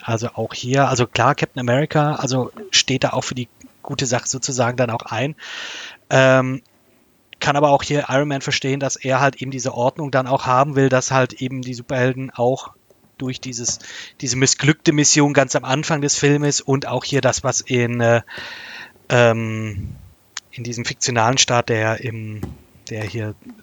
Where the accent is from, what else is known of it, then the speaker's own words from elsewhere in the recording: Stuttgart, Baden-Württemberg, Germany; da saß ich im Kino, ich als Stuttgarter